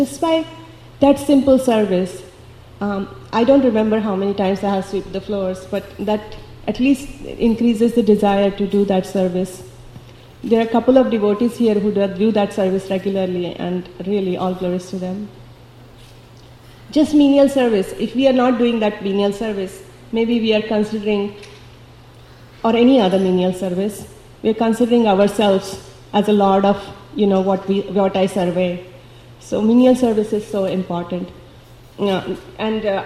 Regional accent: India; when I was growing up in India

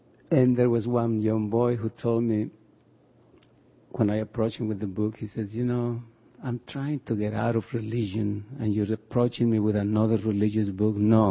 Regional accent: Acapulco, Guerrero, Mexico; So I was traveling from Canada to San Francisco going to Acapulco. That's my home.

